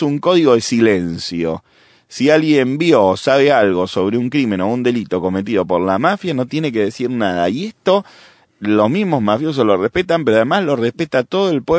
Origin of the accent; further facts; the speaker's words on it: Argentina; incluso estuvo en mi país, Argentina, donde hay muchos inmigrantes italianos.